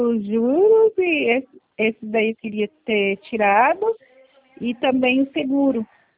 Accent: Formoso do Araguaia, Tocantins, Brazil; born there; É Formoso do Araguaia.

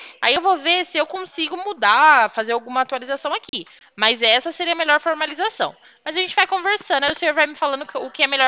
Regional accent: Pirassununga, São Paulo, Brazil; No estado de São Paulo. Eu sou de Pirassununga

